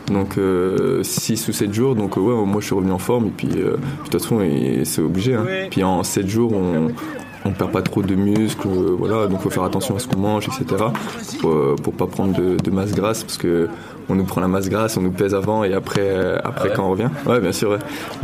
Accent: Thonon-les-Bains, Auvergne-Rhône-Alpes, France; Bah moi je suis rentré chez moi à Thonon-les-Bains avec ma famille.

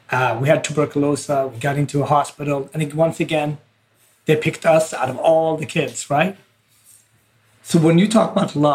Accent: New York, United States; And it's still something as a New Yorker, you know, that, you know, once you enter the Wall Street area, which is really where the towers are, you cannot not think about it.

